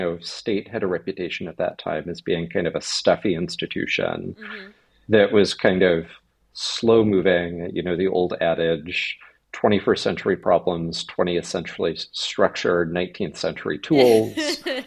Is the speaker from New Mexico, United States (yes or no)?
yes; Albuquerque, New Mexico, United States; Yeah, so I grew up in Albuquerque, New Mexico. My dad was an Air Force officer. So my early years, I spent a lot of time on Kirtland Air Force Base.